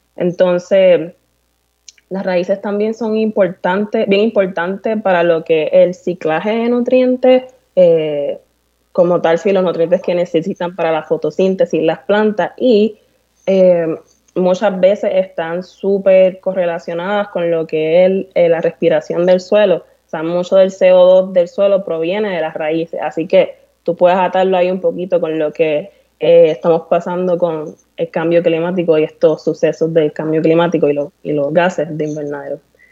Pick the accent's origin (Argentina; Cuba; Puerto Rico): Puerto Rico; Bayamón; soy una boricua de Bayamón.